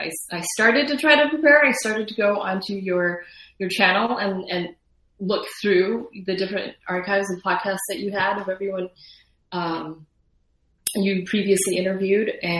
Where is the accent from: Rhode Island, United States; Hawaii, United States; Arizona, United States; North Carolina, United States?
Arizona, United States; Tucson; I grew up in Tucson, Arizona